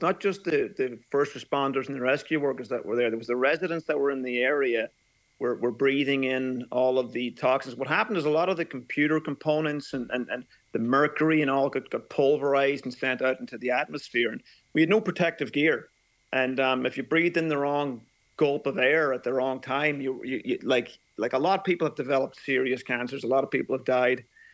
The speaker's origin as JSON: {"language": "English", "country": "United States", "tie": "born there", "said": "I had the good fortune of having an American passport. I was born in America, and I was able to emigrate to the States."}